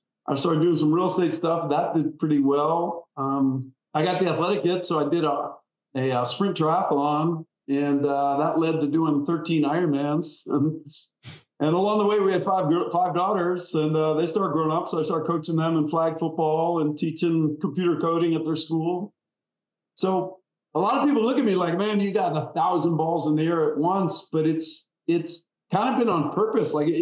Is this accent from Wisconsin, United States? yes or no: yes; Wisconsin, United States; So 5 years in my home state in Wisconsin, playing for the Packers, and then 5 years here in the Jaguars, and called it quits after that and decided to stay down here.